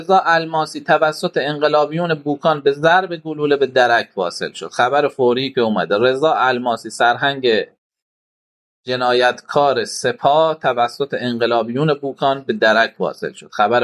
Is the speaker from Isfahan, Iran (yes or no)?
no; Eqlid, Fars, Iran; اقلید، اه شهر خودم،